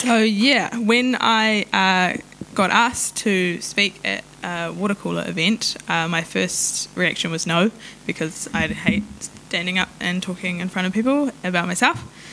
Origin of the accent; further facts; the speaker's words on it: New Zealand; first language Maori; English is a second language; And I also stated that I am Pākehā, but my first language was Māori.